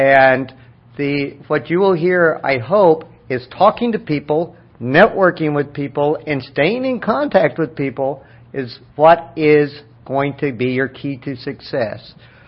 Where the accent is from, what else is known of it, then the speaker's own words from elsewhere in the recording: Oklahoma, United States; born there; I was born in Oklahoma. It was my father was an academic. He kept going back and back to school, but I was on the farm a lot. And when I was 10, I moved to a college town.